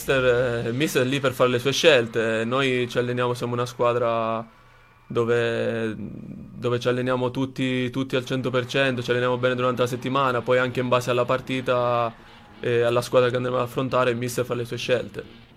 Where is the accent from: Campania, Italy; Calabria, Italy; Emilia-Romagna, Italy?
Calabria, Italy; Cosenza; sono cosentino, ho iniziato giù a Cosenza in una scuola calcio